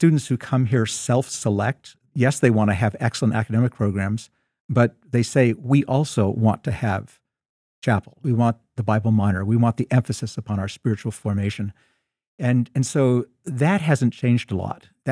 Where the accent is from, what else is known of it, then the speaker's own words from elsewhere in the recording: New York, United States; I grew up in New York